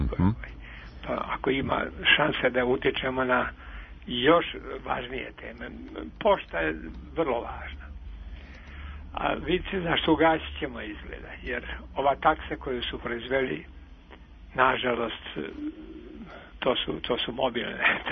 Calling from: Futog, Vojvodina, Serbia; Ja sam iz Futoga, baš jedan verni slušalac

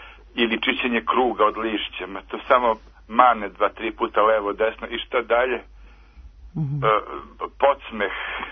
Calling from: Belgrade, Serbia; ja sam zovem iz Beograda, a radio sam u školi.

